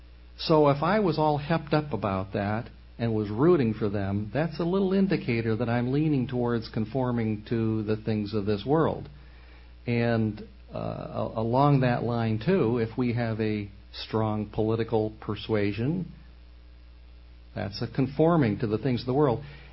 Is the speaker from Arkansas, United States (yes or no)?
no; Columbus, Ohio, United States; I'm from Columbus, Ohio, where I understand there's a football team